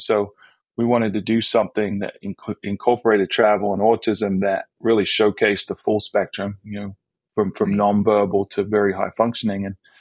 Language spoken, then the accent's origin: English; England, United Kingdom; And I grew up in England, and we had the National Health Service